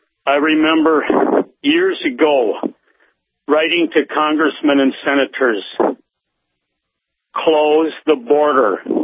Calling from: Berea, United States

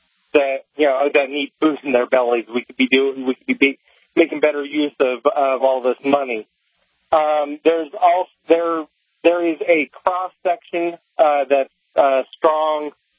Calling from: St. Louis, Missouri, United States; That's right.

